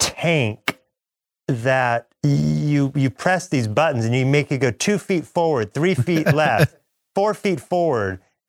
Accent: Oregon, United States; I'm from Oregon, and we had one professional sports team at the time, and that was the Portland Trailblazers.

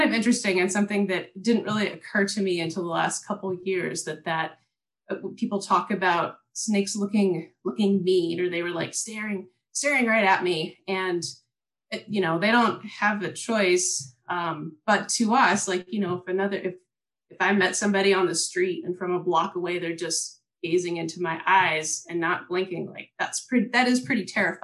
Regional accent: Kentucky, United States; I grew up in Kentucky, so there were a lot of salamanders there

